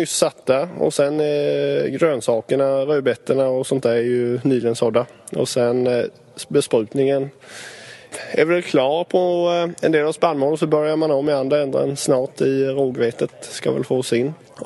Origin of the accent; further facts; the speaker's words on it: Kalmar County, Sweden; från Södra Öland